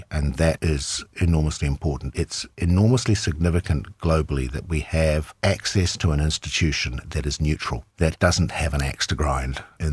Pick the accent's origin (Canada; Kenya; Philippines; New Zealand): New Zealand; in the Southern Pacific, where I come from New Zealand and in Australia